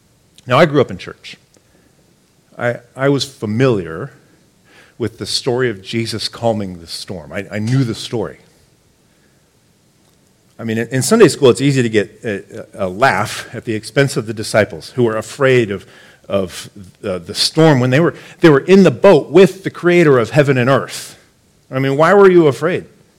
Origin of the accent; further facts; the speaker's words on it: Nebraska, United States; seven tornadoes ravaged Grand Island, Nebraska, which was near my hometown by Nebraska standards.